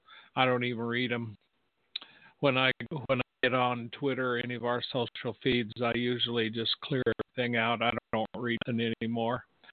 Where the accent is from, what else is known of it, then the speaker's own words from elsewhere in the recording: United States; But I am an American, and I am a watchman.